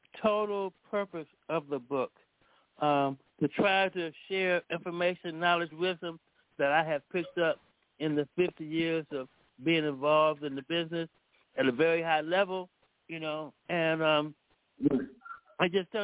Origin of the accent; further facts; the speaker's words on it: Vallejo, California, United States; I'm from V-Town, my hometown.